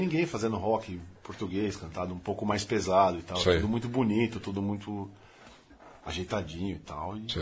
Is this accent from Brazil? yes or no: yes; Brazil; nada contra, mas é que eu sou brasileiro e tal